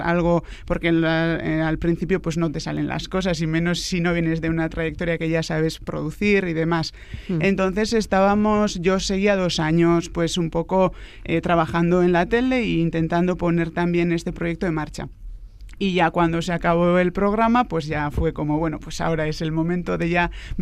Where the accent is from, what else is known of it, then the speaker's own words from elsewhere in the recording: Andoain, Basque Country, Spain; Yo soy de Andoain, de Guipúzcoa